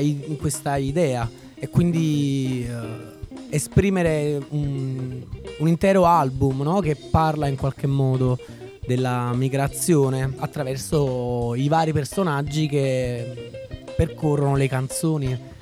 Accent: Somma Vesuviana, Campania, Italy; io vengo da Somma Vesuviana che è un paese, uno dei focolai, no? Della tradizione della tammurriata. Essendo un paese contadino alle falde del Vesuvio, e niente, fa parte del mio DNA. Ci sono cresciuto

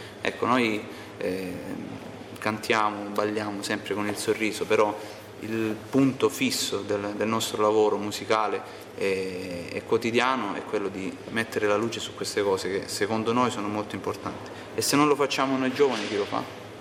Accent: Alessano, Apulia, Italy; Noi tre siamo di Alessano

